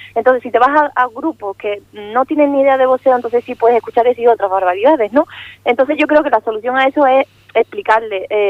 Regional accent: Seville, Andalusia, Spain; also born or lived in Cádiz; yo nací en Cádiz, pero sí es cierto que me crié en Sevilla. Entonces ahí fue donde empecé con el boxeo y de ahí vengo, ¿no? De Sevilla.

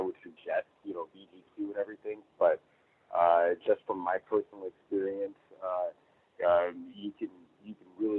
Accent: Michigan, United States; now in Chino, United States; I'm reporting from Chino, California. I just wanted to say, Gus, your story about your shirt reminds me of an incident that occurred when I was growing up in small town Michigan

